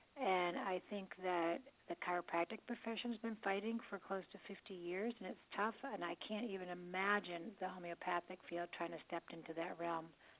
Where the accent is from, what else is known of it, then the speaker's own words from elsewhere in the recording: Boston, Massachusetts, United States; And I'm from Boston